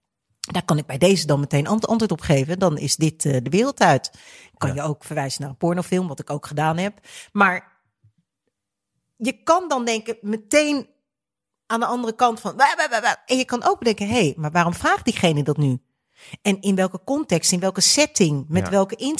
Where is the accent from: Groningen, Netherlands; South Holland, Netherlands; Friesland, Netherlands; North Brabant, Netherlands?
South Holland, Netherlands; Delft; born there; Ik ben geboren in Delft.